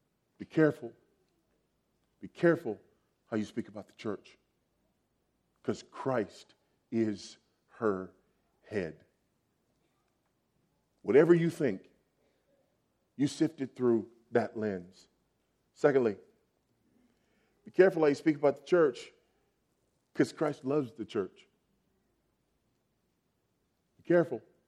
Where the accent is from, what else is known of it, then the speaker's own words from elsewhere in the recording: Los Angeles, California, United States; I grew up in Los Angeles.